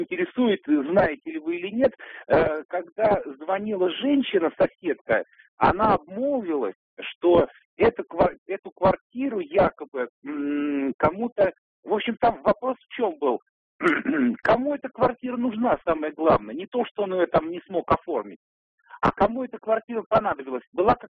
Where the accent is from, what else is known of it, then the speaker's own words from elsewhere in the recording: Moscow, Russia; из Москвы.